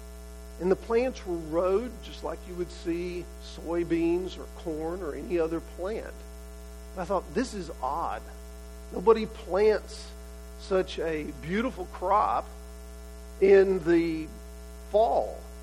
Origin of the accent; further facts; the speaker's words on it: Texas, United States; when I was growing up in East Texas